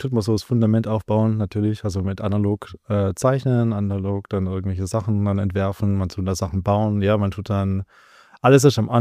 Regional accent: Baden-Württemberg, Germany; Ja, ich komme vom kleinen Dorf aus der Schwäbischen Alb mit 1000 Einwohnern.

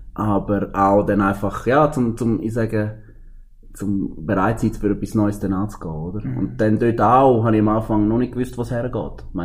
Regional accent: Graubünden, Switzerland; Ja, durch meinen Wohnort. Ich glaube, ich bin in Engadin aufgewachsen.

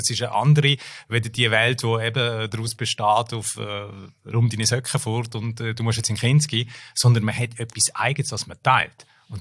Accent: Graubünden, Switzerland; Und es ist aus meiner Heimatregion Graubünden

